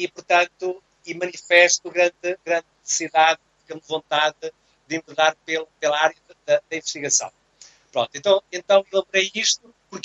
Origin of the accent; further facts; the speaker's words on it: Cantanhede, Coimbra, Portugal; now in Porto, Portugal; eu sou de Cantanhede, de Coimbra, e eu sou efetivo na escola aqui no Porto.